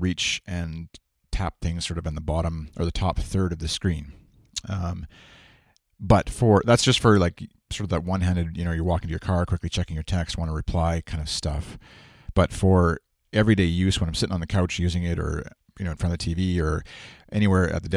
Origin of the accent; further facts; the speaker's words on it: Saskatoon, Saskatchewan, Canada; I'm Canadian. I'm from Saskatchewan, Saskatoon, in the middle of Canada. It feels like we often don't have a, our accent is the lack of an accent.